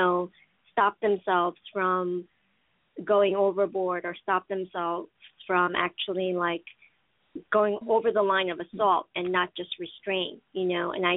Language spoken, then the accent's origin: English; New York City, New York, United States; I remember I grew up in New York City, actually, all my life.